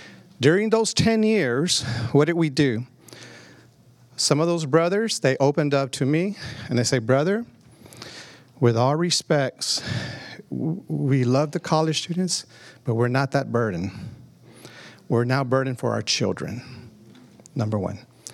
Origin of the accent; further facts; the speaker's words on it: Austin, Texas, United States; I'm from Austin, and believe me, there I know many segments of Austin.